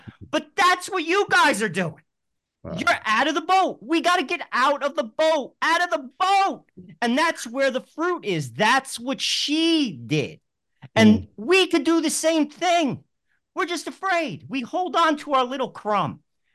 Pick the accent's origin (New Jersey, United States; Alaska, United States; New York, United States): New Jersey, United States; I don't speak Spanish. I don't even speak English, Leo. I'm from New Jersey, but that's another conversation.